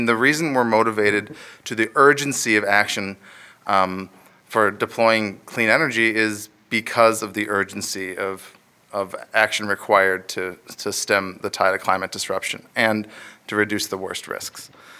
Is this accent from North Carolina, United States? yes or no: no; Wisconsin, United States; It's true that my wife and daughter and I currently live in the swamp, but I am from Wisconsin